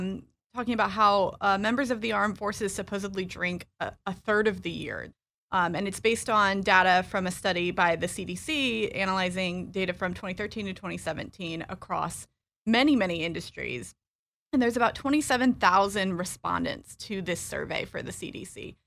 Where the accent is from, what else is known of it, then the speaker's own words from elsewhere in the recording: Illinois, United States; also born or lived in North Carolina; I am originally from Illinois, but I was an Army brat. And our last duty station was Fort Bragg. And that's where I went to high school.